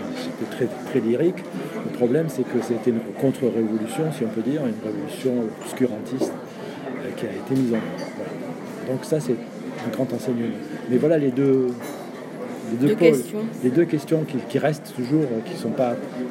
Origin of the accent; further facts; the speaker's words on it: Oran, Oran Province, Algeria; Moi, je suis d'Oran, et donc on a vécu le 5 juillet les massacres de pieds noirs à Oran.